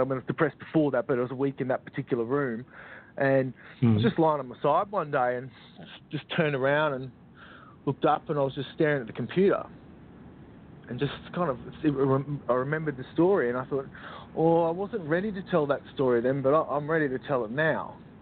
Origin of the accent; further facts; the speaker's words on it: Brisbane, Queensland, Australia; now in Sydney, Australia; so she was from Sydney, but I was from Brisbane, so I had no support network, no family.